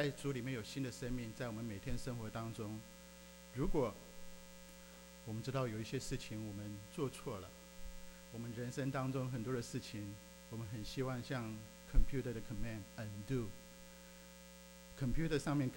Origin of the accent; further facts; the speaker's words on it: Taiwan; 我是从台湾来